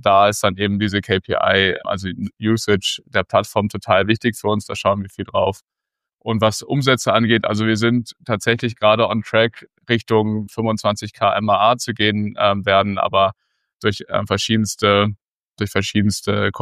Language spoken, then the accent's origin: German; Hamburg, Germany; born there; ich bin 25 Jahre alt und gebürtiger Hamburger